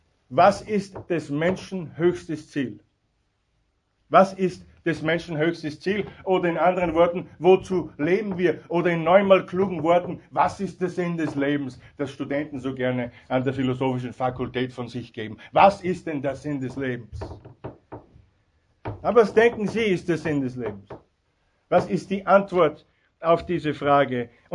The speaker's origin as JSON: {"language": "German", "country": "Austria", "said": "und das sage ich als Österreicher, ganz unbescheiden"}